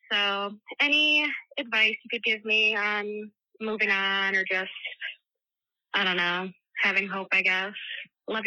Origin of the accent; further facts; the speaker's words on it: Michigan, United States; I'm from Michigan.